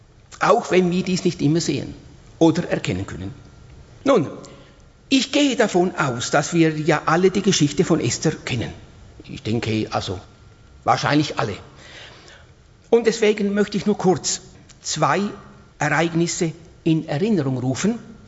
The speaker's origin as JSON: {"language": "German", "country": "Uruguay", "second_language": "German", "said": "von diesem Grün, das man eigentlich bei uns in Uruguay nicht so sieht"}